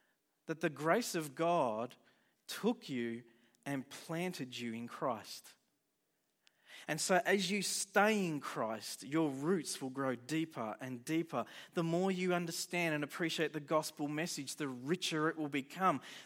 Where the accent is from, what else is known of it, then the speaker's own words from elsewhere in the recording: Melbourne, Victoria, Australia; now in Albury, Australia; I come from Melbourne originally, then I've been in Albury-Wodonga area for some time after that.